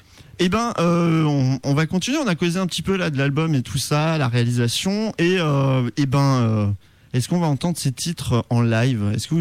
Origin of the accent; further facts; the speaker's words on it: Lyon, Auvergne-Rhône-Alpes, France; en tant que Lyonnais